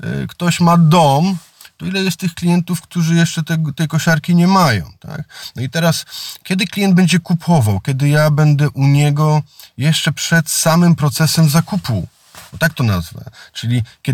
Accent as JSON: {"language": "Polish", "region": "Pomeranian Voivodeship", "country": "Poland", "said": "bo to ja jestem spod Gdańska, a samochód odbierałem w Warszawie."}